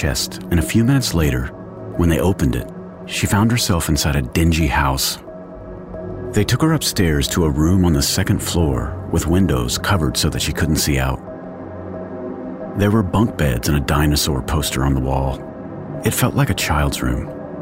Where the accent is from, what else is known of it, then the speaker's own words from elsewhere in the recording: Texas, United States; In my home state of Texas, a monster named Dean Corll abducted and murdered at least 28 teenage boys under the noses of police in Houston.